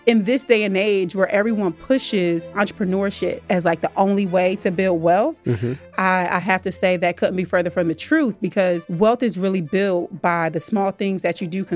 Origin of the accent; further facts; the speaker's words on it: Trenton, New Jersey, United States; So I'm from super humble beginnings. Like you mentioned, I'm from Trenton, New Jersey. So that's the capital. So what's up, Trenton?